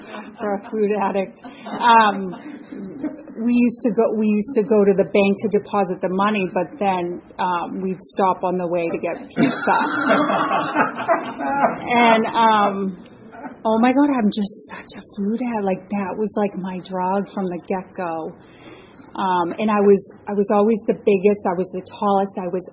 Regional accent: Massachusetts, United States; What it was like, I grew up in Massachusetts, and I was the youngest of three.

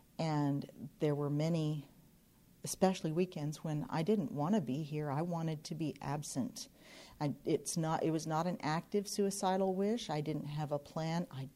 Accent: Oklahoma, United States; And I'm from Oklahoma, and I was here last year this time.

